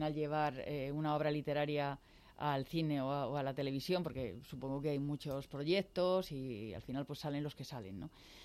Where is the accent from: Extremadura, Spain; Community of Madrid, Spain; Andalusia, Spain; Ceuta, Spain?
Community of Madrid, Spain; Madrid; yo es que soy madrileña y de padres madrileños